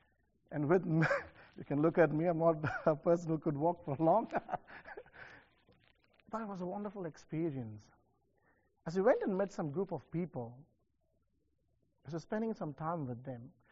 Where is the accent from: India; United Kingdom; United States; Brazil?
India; I come from India where the transportations are very different.